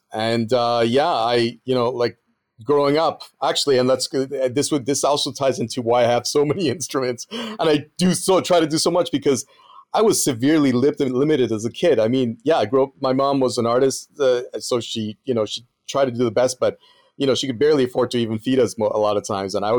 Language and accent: English; Andes, Venezuela; I grew up in the Andes Mountains of Venezuela.